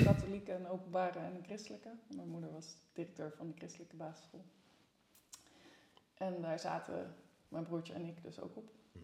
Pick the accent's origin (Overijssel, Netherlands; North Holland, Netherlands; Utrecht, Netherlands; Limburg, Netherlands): Utrecht, Netherlands; Achterveld; Bij Amersfoort in de buurt. Ik ben officieel in Amersfoort in het ziekenhuis geboren, maar mijn hele leven in Achterveld gewoond.